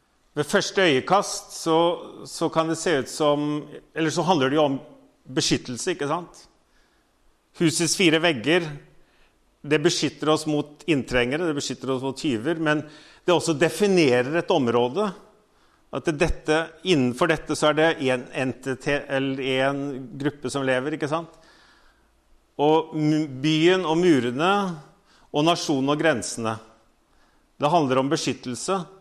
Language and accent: Norwegian; Voss, Vestland, Norway; hva hvis vi begynner å få den tanken i forhold til byen, at vi som vossinger